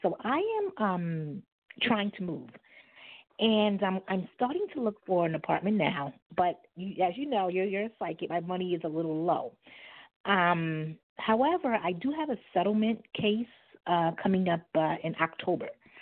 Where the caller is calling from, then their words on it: Brooklyn, New York, United States; I'm calling from Brooklyn.